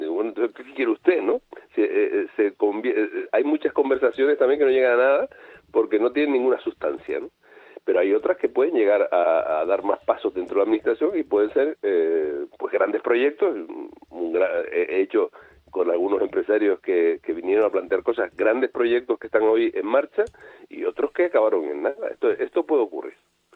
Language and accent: Spanish; Tacoronte, Canary Islands, Spain; A Navarro Tacoronte, que tiene el apellido de mi pueblo, ¿no?